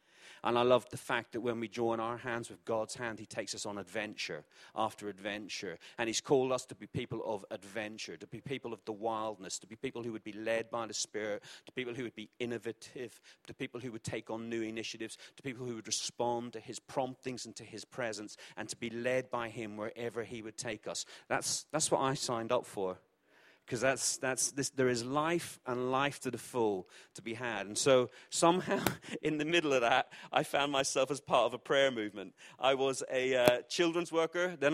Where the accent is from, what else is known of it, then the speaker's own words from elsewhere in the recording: Belfast, Northern Ireland, United Kingdom; born there; also born or lived in Essex; I was born in Belfast, so if you hear that in my voice, I lived in Essex, you might hear that in my voice, and I lived in Grays in Essex, so proper Essex, not like posh Essex